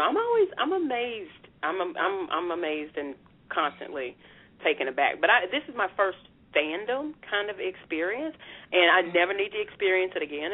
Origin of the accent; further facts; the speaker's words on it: the South, United States; I'm 45 and I've got, you know, small children, but and then I'm from the South.